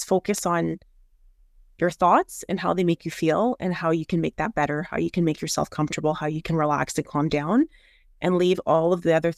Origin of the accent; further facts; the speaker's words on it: Bermuda; I have such wonderful memories growing up in Bermuda.